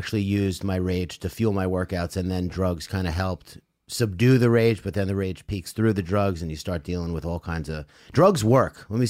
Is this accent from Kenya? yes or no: no; Ireland; Well, I'm Irish, so yeah, it was.